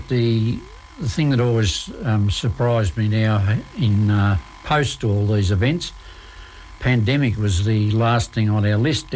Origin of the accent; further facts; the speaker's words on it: Warburton, North West England, United Kingdom; I'm born and bred in Warburton and still living there.